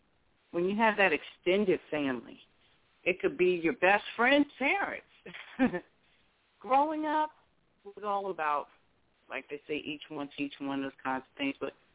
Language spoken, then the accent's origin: English; Philadelphia, Pennsylvania, United States; Growing up in Philadelphia, as I mentioned in my past shows, he revealed to me that I would one day be doing this.